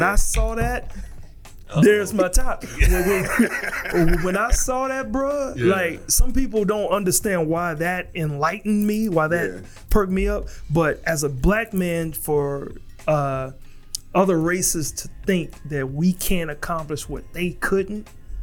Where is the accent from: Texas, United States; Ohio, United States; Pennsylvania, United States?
Texas, United States; Austin; They even took me to my hometown of Austin, Texas. And that was just lovely, you know, being in front of my peoples.